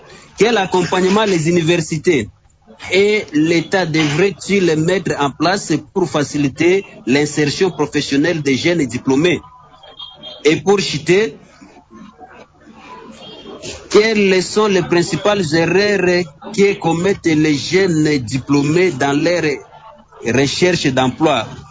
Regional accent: DR Congo

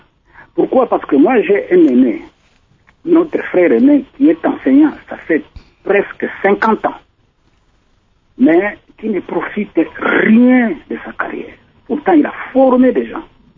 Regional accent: DR Congo; je suis congolais, je vis ici en RDC.

